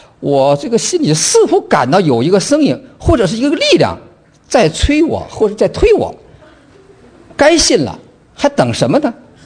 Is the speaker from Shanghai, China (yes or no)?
no; Beijing, China; 我来自中国北京，今年68岁。按国内的说法呢，我是一个生在旧社会、长在红旗下的新中国知识分子